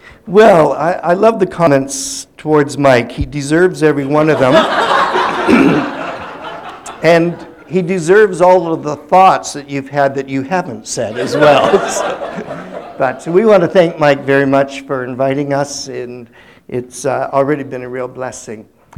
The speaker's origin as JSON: {"language": "English", "town": "Hamilton", "region": "Ontario", "country": "Canada", "said": "As Mark said, we're from Hamilton. Hamilton is a lot like Pittsburgh, although you've got a better football team than we do."}